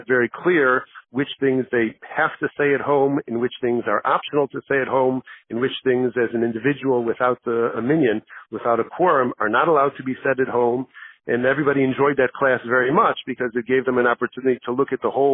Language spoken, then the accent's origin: English; Skokie, Illinois, United States; I'm actually born and bred in Skokie. So I have a unique perspective. It's a Skokie is a suburb just north of Chicago. It's a wonderful community, a very warm community.